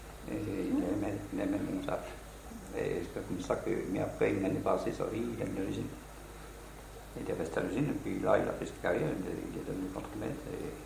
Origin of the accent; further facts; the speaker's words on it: Saint-Mard, Wallonia, Belgium; Ah non, je suis Virtonnais.